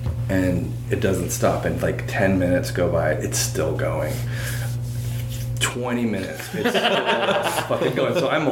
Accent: Berkeley, California, United States; also born or lived in Sacramento; now in Oakland, United States; I'm originally from the Bay Area. I grew up in Berkeley and moved to Sacramento when I was a teenager

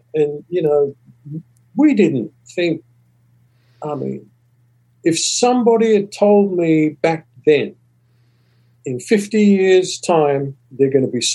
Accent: England, United Kingdom; now in United States; growing up in England, at that time, the country was still rebuilding after the war.

